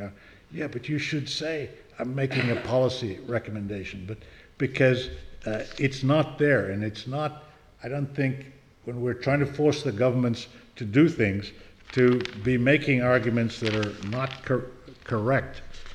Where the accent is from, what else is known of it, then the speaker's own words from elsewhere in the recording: South Africa; Now, I am originally from South Africa